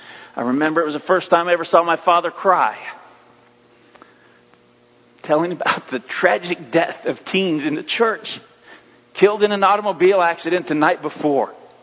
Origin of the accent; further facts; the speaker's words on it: Iowa, United States; I know growing up in Iowa that I used to go out after our sunrise service.